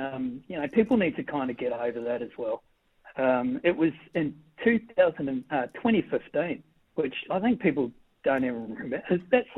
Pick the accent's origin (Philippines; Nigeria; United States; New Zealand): New Zealand; Being a Kiwi, I watch anything New Zealand very closely.